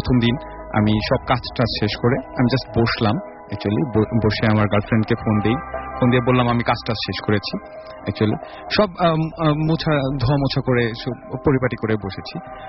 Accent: Dhaka, Dhaka Division, Bangladesh; born or raised there

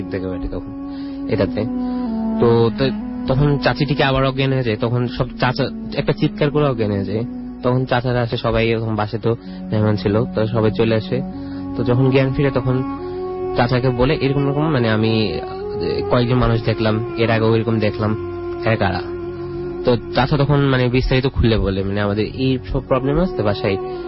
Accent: Satkania, Chittagong Division, Bangladesh; আমাদের আমার গ্রামের বাড়ি হচ্ছে সাতকানিয়া

